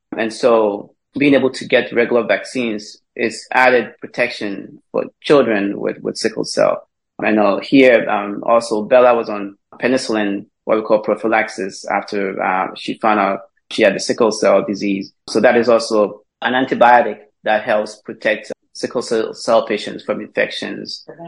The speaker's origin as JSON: {"language": "English", "country": "Ghana", "tie": "born or raised there", "said": "growing up in Ghana"}